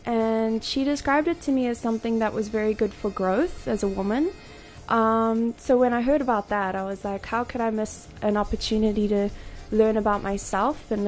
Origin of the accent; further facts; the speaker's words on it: Zambia; now in Umdloti, South Africa; I'm currently living in Umshloti, but I was born and raised in Zambia